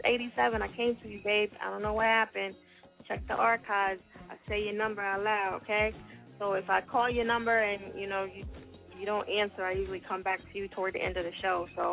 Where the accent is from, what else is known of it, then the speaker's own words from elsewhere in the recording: New Jersey, United States; shout out to Jersey. That's my home state for those who don't know.